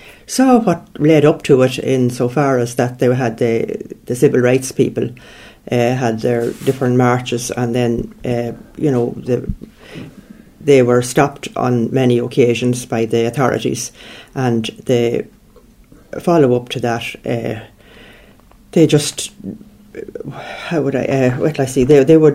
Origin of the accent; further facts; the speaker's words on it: Crossdoney, Ulster, Ireland; Well, I'm from County Cavan. I'm from a place called Ballyhillan, Crossdoney, which is about 15 miles here from Ballyturbet.